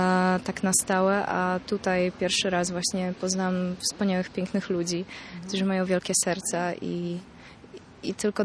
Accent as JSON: {"language": "Polish", "town": "Gdańsk", "region": "Pomeranian Voivodeship", "country": "Poland", "said": "pochodzę z Gdańska i jak tylko zobaczyłam"}